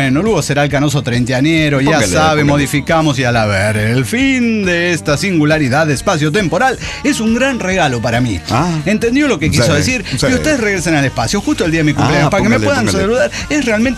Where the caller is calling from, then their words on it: Managua, Nicaragua; de Managua, Nicaragua.